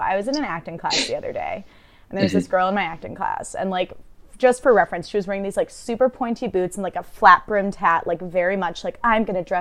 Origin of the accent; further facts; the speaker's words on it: Highland Park, Illinois, United States; I grew up in Highland Park, Illinois.